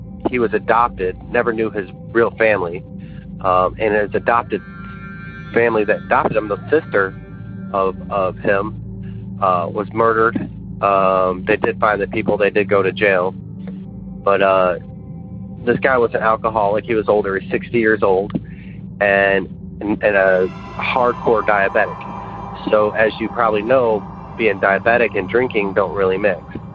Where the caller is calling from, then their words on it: Tennessee, United States; I'm calling you from West Tennessee.